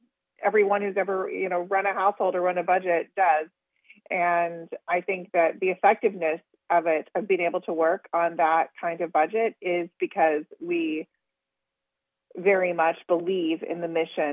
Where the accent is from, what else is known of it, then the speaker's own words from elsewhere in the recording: Oklahoma, United States; I grew up in Oklahoma, so everyone was pretty much a Republican